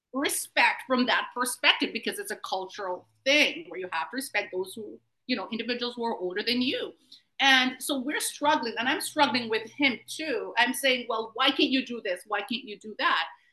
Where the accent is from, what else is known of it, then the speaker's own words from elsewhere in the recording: Jamaica; growing up in my culture as a Jamaican, we were taught to respect elderly.